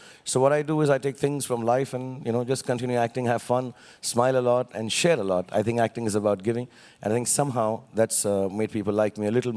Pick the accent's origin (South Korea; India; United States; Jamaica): India; Delhi; I did a bit of English theater with Mr. Barry John in Delhi. I'm from Delhi.